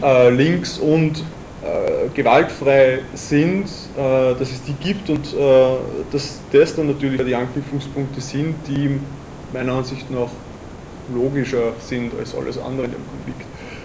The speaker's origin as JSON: {"language": "German", "region": "Vienna", "country": "Austria", "said": "bin aus Wien"}